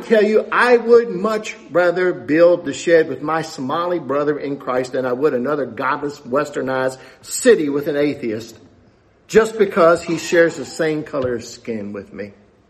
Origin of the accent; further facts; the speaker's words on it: the South, United States; accent: southern; I will continue to speak with my southern accent